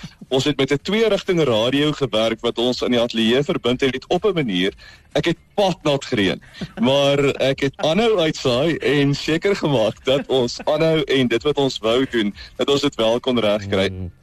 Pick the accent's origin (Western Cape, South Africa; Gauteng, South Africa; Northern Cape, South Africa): Northern Cape, South Africa; Ek kom van die Noord-Kaap af, as 'n kaalvoet seentjie wat rondgestap het met toe nog 'n bandopnemer en my eie goed opgeneem het en teruggespeel